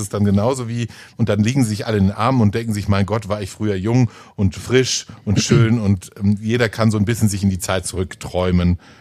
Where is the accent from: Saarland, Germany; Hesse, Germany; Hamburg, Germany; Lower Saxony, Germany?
Hesse, Germany; Frankfurt; in Frankfurt, in meiner Heimat